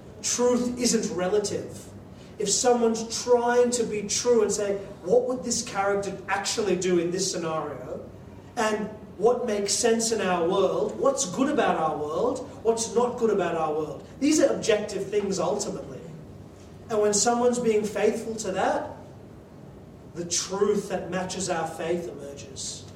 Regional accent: Sydney, New South Wales, Australia; I'm from Sydney.

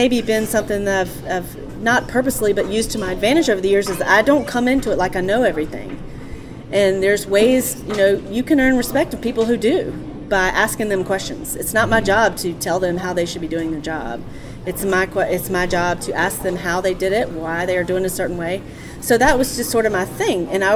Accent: Charlotte, North Carolina, United States; In a nutshell, I grew up here in Charlotte.

